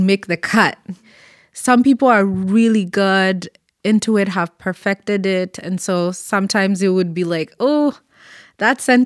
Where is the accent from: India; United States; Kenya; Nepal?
Kenya; first language Kikuyu; English is a second language; So that's my mother tongue. So mm-hmm. it's also the language of my tribe.